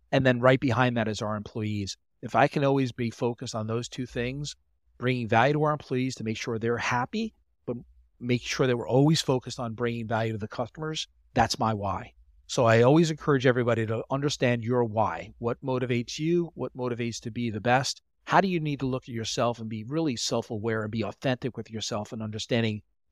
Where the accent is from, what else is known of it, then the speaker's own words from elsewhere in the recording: New York, United States; now in Delaware, United States; I live in, right now, I'm in the beach house in Delaware, but I'm from New York and Long Island.